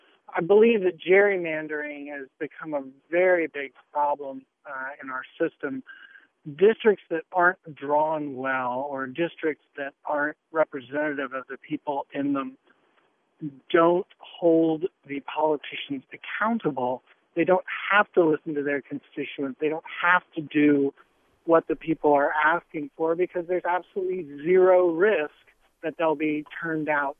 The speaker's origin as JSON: {"language": "English", "town": "Durham", "region": "North Carolina", "country": "United States", "said": "I'm from Durham, North Carolina."}